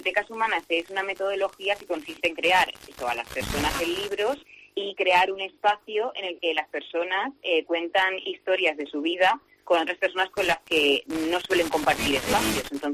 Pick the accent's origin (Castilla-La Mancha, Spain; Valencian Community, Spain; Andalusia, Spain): Valencian Community, Spain; Toràs; Bueno, pues mira, nosotras somos cinco chicas de Toràs.